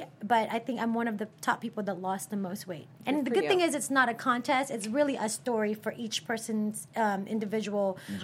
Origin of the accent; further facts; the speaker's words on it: Philippines; now in United States; None of my family, I'm from the Philippines, so none of my family